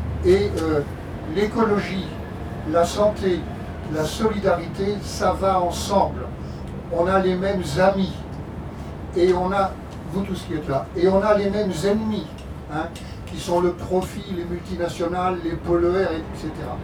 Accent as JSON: {"language": "French", "town": "La Chapelle-sur-Erdre", "region": "Pays de la Loire", "country": "France", "said": "Moi je suis de la Chapelle-sur-Erdre … j'ai 71 ans"}